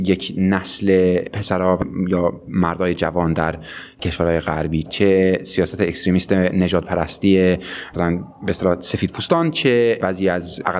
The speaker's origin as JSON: {"language": "Persian", "region": "England", "country": "United Kingdom", "tie": "born or raised there", "said": "یه رگم ایرانی هست، اما در واقع هویت شخصی ام خب من چون بزرگ شده انگلیس هستم"}